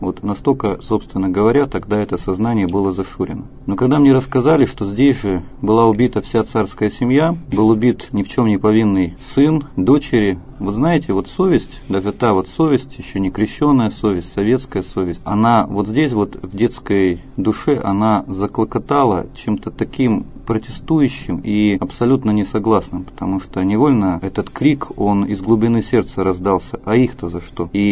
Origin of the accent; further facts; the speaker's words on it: Yekaterinburg, Sverdlovsk Oblast, Russia; как для уроженца Екатеринбургской, тогда еще Свердловской земли, эта тема, она для нас всегда была актуальна